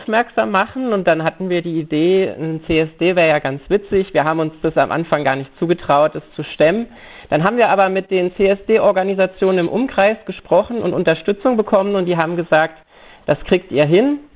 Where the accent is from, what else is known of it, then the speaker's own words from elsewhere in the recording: Suhl, Thuringia, Germany; Wir sind Menschen aus Suhl und Umgebung